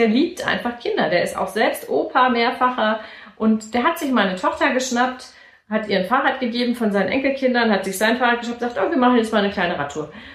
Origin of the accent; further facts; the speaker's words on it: Hanover, Lower Saxony, Germany; also born or lived in Munich / Nuremberg; ich komme ja aus Hannover, ich bin in Hannover zu Hause oder in München. Und in Nürnberg habe ich mich nicht so zu Hause gefühlt. Das sind so die drei Städte, wo ich am meisten gelebt habe.